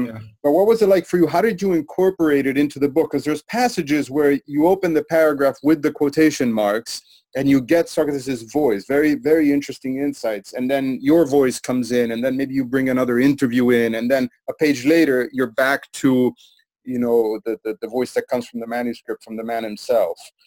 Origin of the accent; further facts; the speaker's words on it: Italy; And I remember growing up in Italy